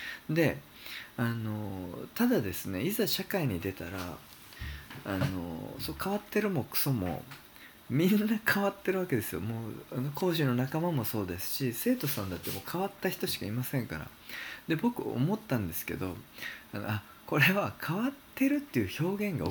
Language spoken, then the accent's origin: Japanese; Kansai, Japan; 関西人なんで